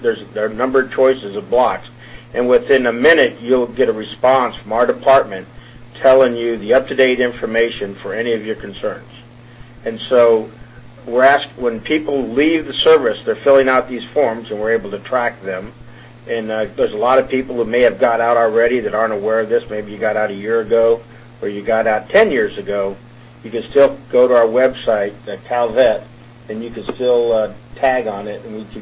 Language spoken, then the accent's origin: English; California, United States; born and raised in California, graduate of Chico State there north, so know the area well, and served all over the world, enjoyed it.